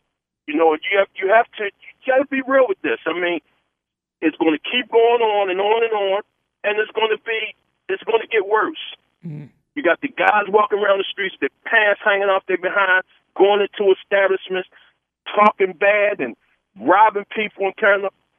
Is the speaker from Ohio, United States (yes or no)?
no; Maryland, United States; I grew up in Reservoir Hill area. I'm 60 years old.